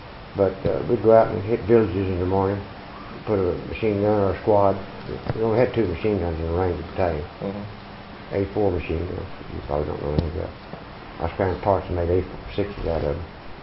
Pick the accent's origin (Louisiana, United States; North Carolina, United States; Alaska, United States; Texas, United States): Louisiana, United States; Shreveport; also born or lived in Oklahoma; And lived most of my life, finished high school in Shreveport, Louisiana.